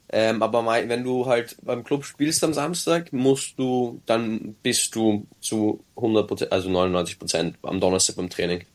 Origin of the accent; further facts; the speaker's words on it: Austria; now in Ireland; Also ich kann mich noch erinnern, da bin ich von Österreich nach Irland gekommen.